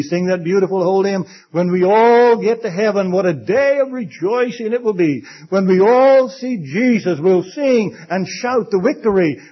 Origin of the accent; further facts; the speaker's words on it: Bahamas; We're ambassadors for the Bahamas wherever we go. We're not ashamed to tell people, I'm from the Bahamas, it's my home. It's a land of sunshine and sand and beautiful waters.